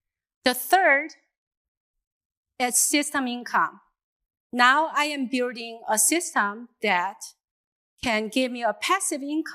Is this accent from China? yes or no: yes; China; moved away as an adult; now in United States; I am originally from China, but I'm a Korean. So I'm considered as a minority back there. I moved to the United States about 25 years ago